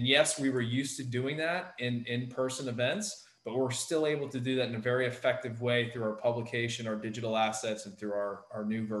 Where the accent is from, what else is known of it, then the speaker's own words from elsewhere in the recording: Palm Beach Gardens, Florida, United States; I mean, I remember growing up in Palm Beach Gardens, Jupiter area, and I could zip to Miami in an hour easily.